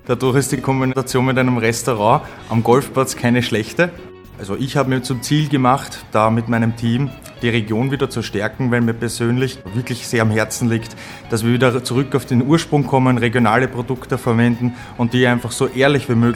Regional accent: Vienna, Austria; Ich bin in Wien aufgewachsen, mein Vater wohnt in Korneuburg, dadurch habe ich auch den Bezug zu Korneuburg

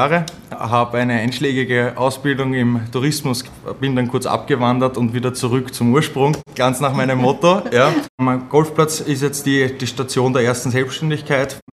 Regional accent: Vienna, Austria; Ich bin in Wien aufgewachsen, mein Vater wohnt in Korneuburg, dadurch habe ich auch den Bezug zu Korneuburg

